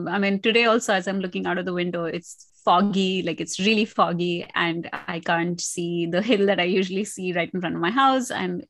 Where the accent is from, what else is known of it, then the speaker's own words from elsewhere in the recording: India; Like one, you know, I'm Indian.